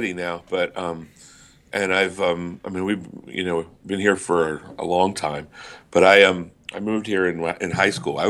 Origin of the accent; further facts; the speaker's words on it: Raleigh, North Carolina, United States; I mean, I just I grew up in Raleigh, and Raleigh's a great town, but there's no baseball there.